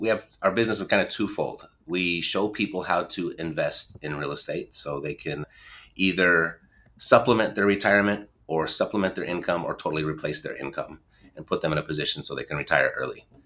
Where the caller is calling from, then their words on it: Las Vegas, Nevada, United States; I'm in Las Vegas right now.